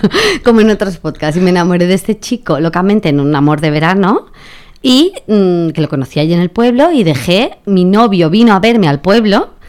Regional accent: Extremadura, Spain; me fui de vacaciones a mi pueblo, a Extremadura.

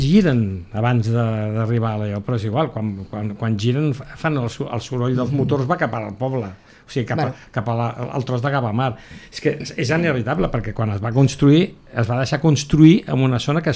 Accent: Gavà, Catalonia, Spain; i pensa que jo sóc de Gavà

